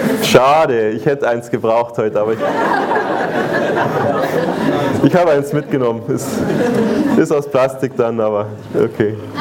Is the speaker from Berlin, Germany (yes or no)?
no; Bavaria, Germany; now in Switzerland; Wenn ich jetzt sage Servus, also wir kommen aus Bayern